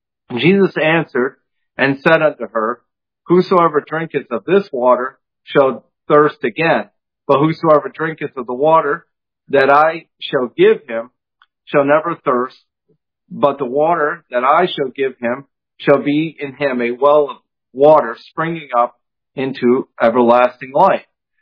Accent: New England, United States; I'm from New England originally, okay?

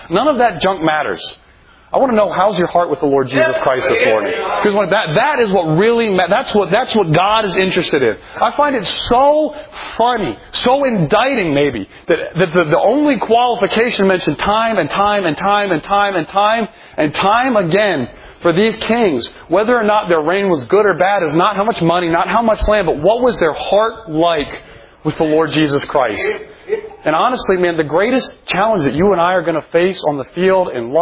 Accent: Maryland, United States; I said I grew up in Maryland, which, by the way, I thought Maryland was the South until I moved to Georgia

